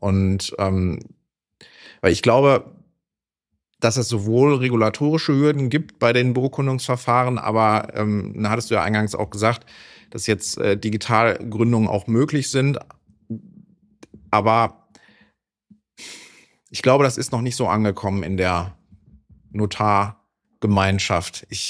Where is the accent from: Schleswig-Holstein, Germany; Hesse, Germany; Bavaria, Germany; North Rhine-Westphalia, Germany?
North Rhine-Westphalia, Germany